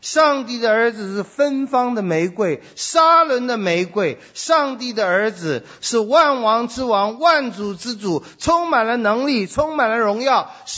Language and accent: Chinese; China; 我们中国人都会说，孔子都会说嘛，大杖则受，小杖则走嘛。